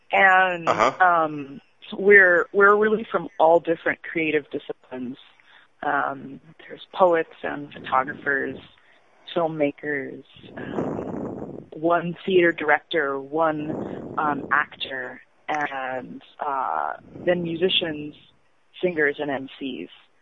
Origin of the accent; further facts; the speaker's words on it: Ethiopia; now in United States; And I'd say, "I'm from Ethiopia."